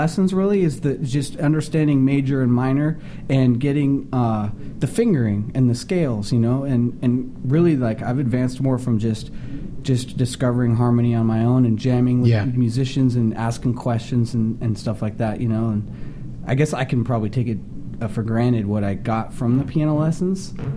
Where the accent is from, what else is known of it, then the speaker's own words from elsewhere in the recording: Los Angeles, California, United States; I'm from L.A., man, born and raised.